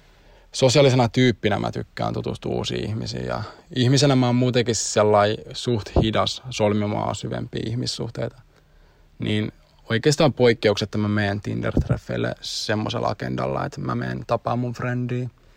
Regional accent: Lahti, Päijät-Häme, Finland; now in Espoo, Finland; vielä jokunen aika sitten mä asuin Lahdessa. Oon lahtelainen ja sinne mun oikeastaan koko aikaisempi elämä sijoittuu.

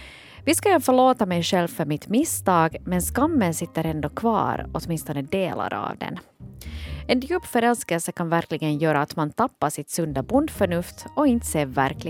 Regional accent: Finland; Det här har lett till att jag numera oftare säger att jag är svensk än finländare.

